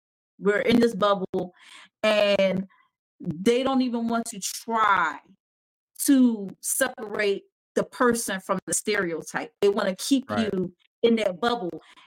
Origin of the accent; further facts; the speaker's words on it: Philadelphia, Pennsylvania, United States; So people see I'm from North Philly, they expect me to act a certain way too.